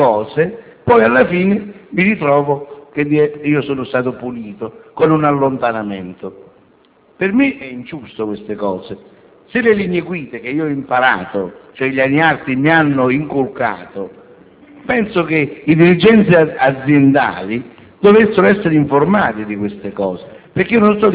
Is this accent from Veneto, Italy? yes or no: no; Campania, Italy; vengo dalla provincia di Caserta.